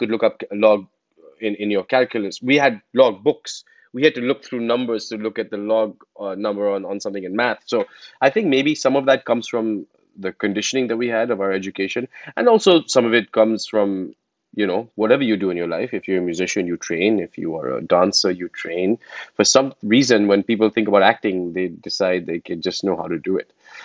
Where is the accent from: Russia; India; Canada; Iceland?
India; moved away as an adult; now in United States; I think some of it culturally comes from being Indian. I think we grew up, our education system is such where it is very methodical. You know, sort of when I came to America and I was in a calculus class in college when I was 18